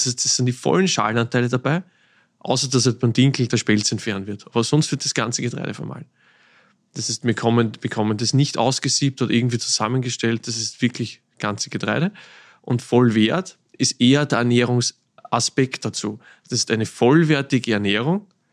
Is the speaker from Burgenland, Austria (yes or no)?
yes; Burgenland, Austria; ich komme aus dem Mittelburgenland.